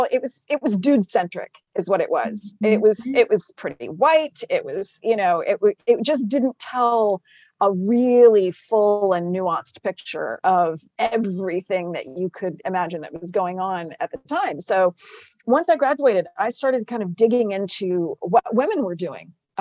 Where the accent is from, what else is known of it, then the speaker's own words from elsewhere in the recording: Texas, United States; now in Virginia, United States; I grew up in South Texas, so snow is not a thing I ever did.